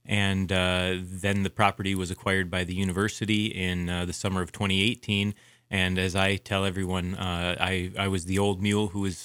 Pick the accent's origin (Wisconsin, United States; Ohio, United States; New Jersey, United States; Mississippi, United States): Wisconsin, United States; now in Sandpoint, United States; So I'm originally from Wisconsin, as I'm sure some of you listeners can tell from my voice.